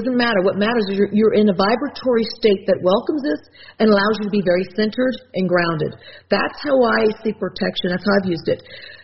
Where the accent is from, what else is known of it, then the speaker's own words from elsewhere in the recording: New Mexico, United States; I grew up in New Mexico and did a lot of stuff around that and learned a lot from some Native American traditions and people